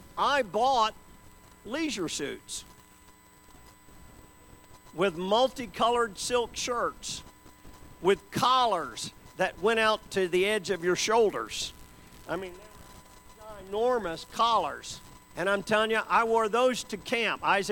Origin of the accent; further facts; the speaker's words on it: Georgia, United States; I was raised mostly in Georgia.